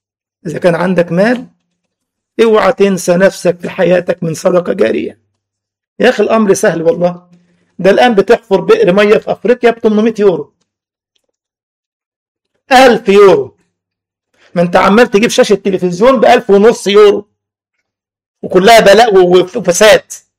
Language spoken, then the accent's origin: Arabic; Egypt; ده كان بنسميه زمان عندنا في مصر كولدير